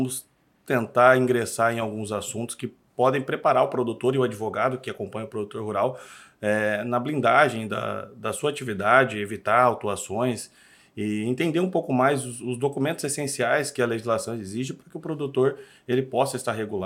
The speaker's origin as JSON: {"language": "Portuguese", "region": "Mato Grosso", "country": "Brazil", "said": "ali no estado do Mato Grosso. O nosso estado ali, de onde eu venho, nós temos já o CAR digital"}